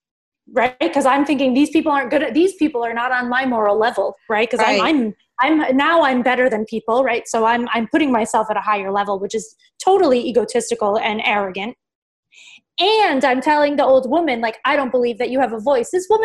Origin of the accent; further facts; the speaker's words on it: Fall River, Massachusetts, United States; I grew up in Fall River, like drugs, gangs, all of it.